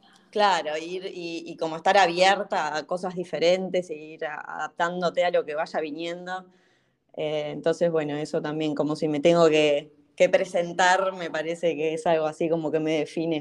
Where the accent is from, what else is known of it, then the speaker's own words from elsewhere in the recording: Montevideo, Uruguay; tengo 35 años, vivo en Montevideo, nací en Montevideo, Uruguay.